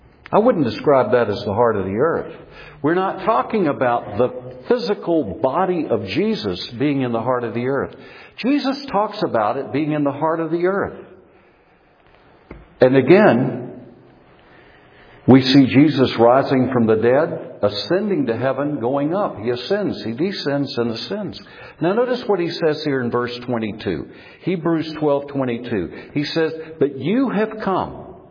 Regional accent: Myrtle Beach, South Carolina, United States; In my hometown, I found in the news this week, there was a giant jellyfish washed up in Myrtle Beach, South Carolina.

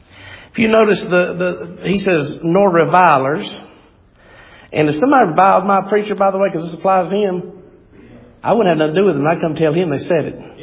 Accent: Gaffney, South Carolina, United States; I'm from Gaffney. We didn't put up with that growing up.

